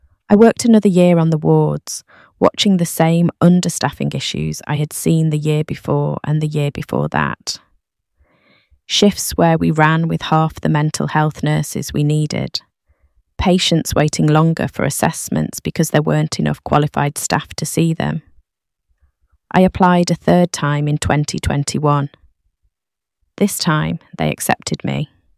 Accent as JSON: {"language": "English", "town": "Didsbury", "region": "North West England", "country": "United Kingdom", "tie": "born or raised there", "said": "I grew up in Didsbury, daughter of a librarian and a mechanic."}